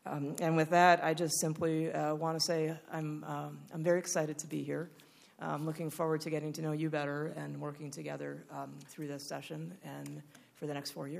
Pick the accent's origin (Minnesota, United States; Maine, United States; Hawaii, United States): Minnesota, United States; Fridley; I was born and raised in Fridley. My parents still live there in the home they bought just 2 weeks before I was born. I went to Fridley High School.